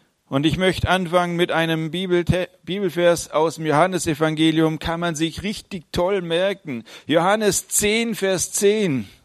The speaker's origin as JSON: {"language": "German", "town": "Babenhausen", "country": "Germany", "tie": "born or raised there", "said": "Ich bin in Babenhausen geboren, aufgewachsen."}